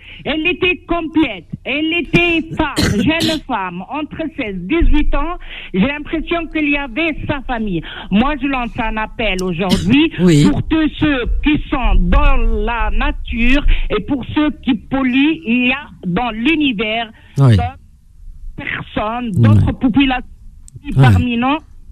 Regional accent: Ajaccio, Corsica, France; sur Ajaccio, chez nous, en Corse

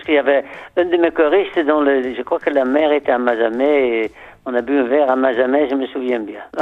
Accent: Netherlands; moved away; j'ai commencé à vivre en chantant quand j'ai quitté mon pays natal, les Pays-Bas.

